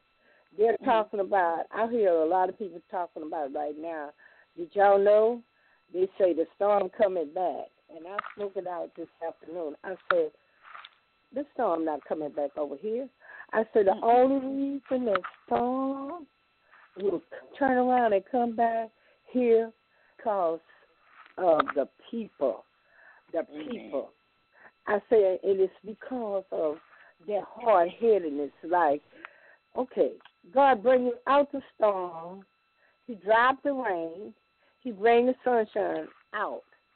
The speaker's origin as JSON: {"language": "English", "town": "Beaumont", "region": "Texas", "country": "United States", "tie": "born or raised there", "said": "My hometown is Beaumont. … born in Beaumont, Texas."}